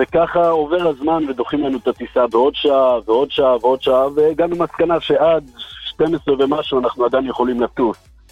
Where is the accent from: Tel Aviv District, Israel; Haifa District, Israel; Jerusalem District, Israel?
Jerusalem District, Israel; Jerusalem; אני ירושלמי, אני מכיר שלג הרי